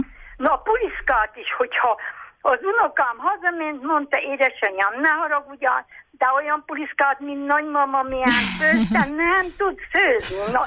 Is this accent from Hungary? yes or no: no; Csíkszentimre, Harghita, Romania; also born or lived in Kozmás; Csíkszentimréről.